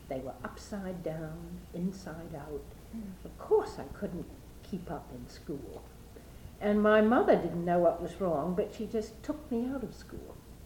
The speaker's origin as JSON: {"language": "English", "region": "New York", "country": "United States", "tie": "born or raised there", "also_born_or_lived": "Boston", "said": "Well, my father was a New Yorker, my mother a Bostonian, so I was brought up in New York and on Long Island. I was born in 1920, in Boston."}